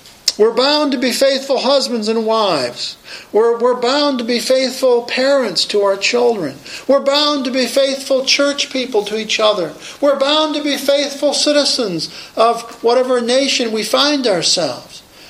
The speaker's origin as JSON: {"language": "English", "region": "Pennsylvania", "country": "United States", "tie": "born or raised there", "said": "I know I grew up in Western Pennsylvania in my college years"}